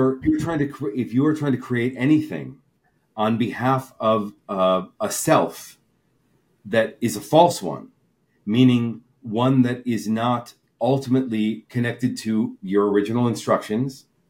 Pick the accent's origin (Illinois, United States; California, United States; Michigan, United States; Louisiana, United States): Michigan, United States; also born or lived in Boston / New York; Michigan originally, which is a good place to be from. but then Boston for college, New York for that part, and then I came here on vacation